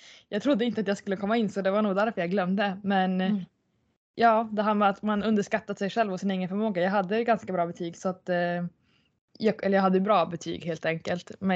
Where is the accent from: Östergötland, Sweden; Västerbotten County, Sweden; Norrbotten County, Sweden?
Norrbotten County, Sweden; Luleå; Då jag växte upp i Luleå